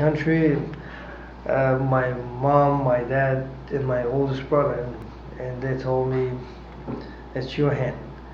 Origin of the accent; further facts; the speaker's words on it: Afghanistan; now in Swarthmore, United States; You know, I'm from Afghanistan, but I make Mexican food, Indian food, Greek food. I make everybody happy in Swarthmore.